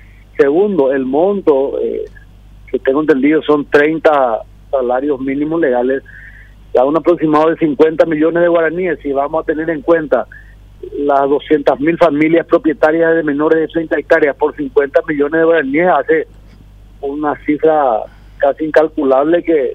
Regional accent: Paraguay; somos todos los paraguayos los que vamos a pagarle sus cuentas

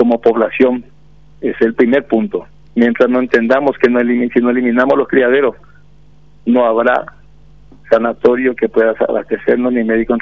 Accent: Paraguay; como paraguayo y como ciudadano que queremos el país.

